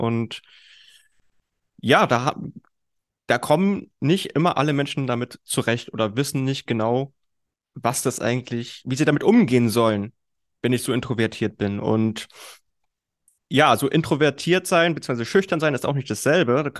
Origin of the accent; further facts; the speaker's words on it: Berlin, Germany; 31 Jahre, gebürtiger Berliner